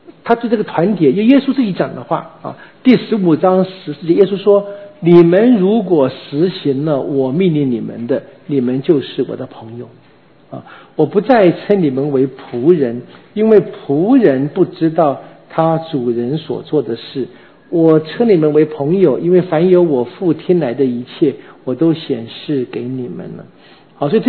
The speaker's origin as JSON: {"language": "Chinese", "country": "Taiwan", "accent": "Taiwanese", "said": "或者我们用我们台湾话说吧，喝康了哈"}